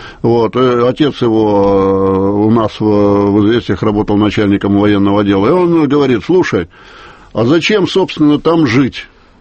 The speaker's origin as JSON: {"language": "Russian", "region": "Moscow", "country": "Russia", "tie": "born or raised there", "also_born_or_lived": "Russian Far East", "said": "Я москвич. Я здесь родился"}